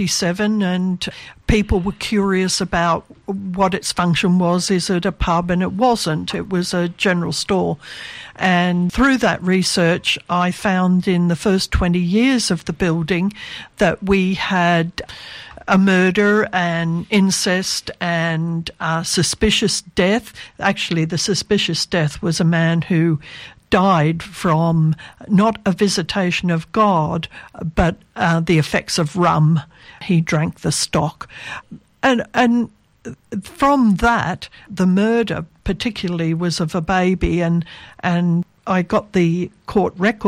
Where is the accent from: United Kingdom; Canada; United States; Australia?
Australia; Mudgee, New South Wales; I was born and bred in Mudgee, but I never knew that there was a jail in town.